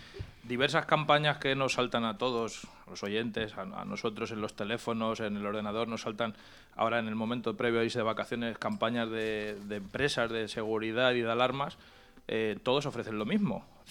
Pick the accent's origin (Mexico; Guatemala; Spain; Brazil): Spain; Valencia, Valencian Community; Y que como valenciano lo conozco desde dentro, es decir, conozco auténticas... maravillas, auténticas proezas de gente de aquí de Valencia